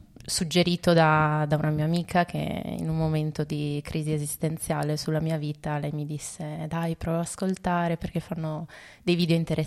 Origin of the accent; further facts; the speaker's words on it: Vicenza, Veneto, Italy; now in Basilicata, Italy; E vengo da Vicenza, dal profondo nord